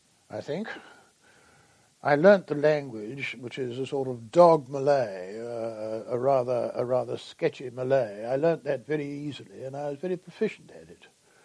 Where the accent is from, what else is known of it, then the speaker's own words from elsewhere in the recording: Sutton, London, United Kingdom; born there; I was born in Sutton, Surrey.